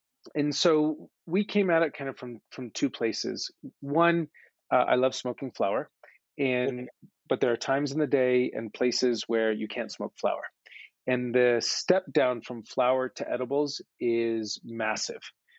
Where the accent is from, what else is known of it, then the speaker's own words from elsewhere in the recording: New York, United States; I'm a New Yorker. I'm impatient.